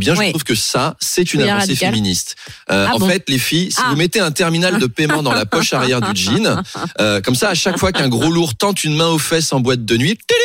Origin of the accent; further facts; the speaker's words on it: Versailles, Île-de-France, France; Chez moi à Versailles, parce que je viens de là-bas quand même